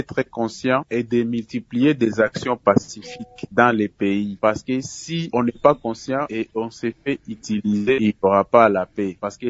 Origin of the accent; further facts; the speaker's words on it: DR Congo; chez nous au Congo